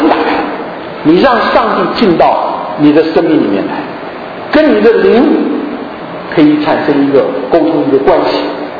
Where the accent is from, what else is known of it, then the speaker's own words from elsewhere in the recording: Changsha, Hunan, China; born there; 我是韶山人，我是湖南人，我生在长沙，但是我的祖籍是在韶山